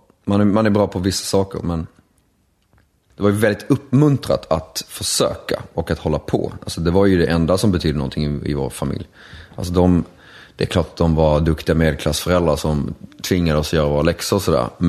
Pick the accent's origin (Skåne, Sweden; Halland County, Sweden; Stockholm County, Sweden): Skåne, Sweden; Malmö; Jag har faktiskt varit hemma i Malmö i helgen och hälsat på.